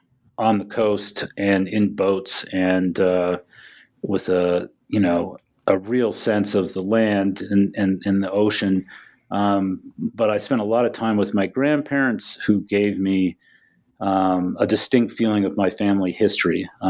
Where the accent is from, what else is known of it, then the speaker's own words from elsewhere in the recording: Maine, United States; I grew up in Maine and in a family, in a New England family on my father's side, who's lived in the same 200-mile radius